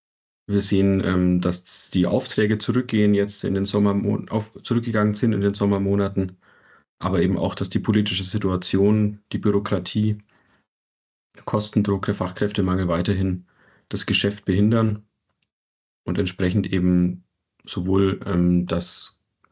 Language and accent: German; Nuremberg, Bavaria, Germany; Ich komme aus Nürnberg